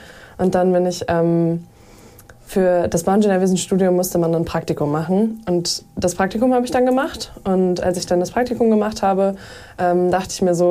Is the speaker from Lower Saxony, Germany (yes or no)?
yes; Löningen, Lower Saxony, Germany; born there; Gebürtig bin ich aus Löning. Das liegt zwischen Oldenburg und Osnabrück.